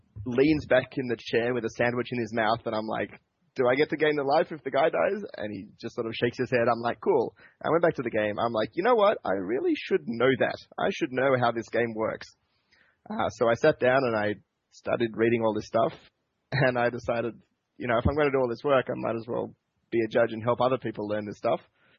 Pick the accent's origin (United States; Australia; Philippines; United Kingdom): Australia; Melbourne, Victoria; now in Canberra, Australia; So I'm from Melbourne. I currently live in Canberra. I'm 30 years old, and I do IT for the federal government.